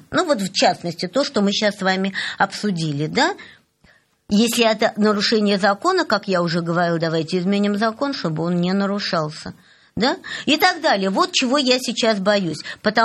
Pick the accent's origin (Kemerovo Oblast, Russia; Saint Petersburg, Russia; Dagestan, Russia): Saint Petersburg, Russia; Петербург больше, потому что это мой родной город.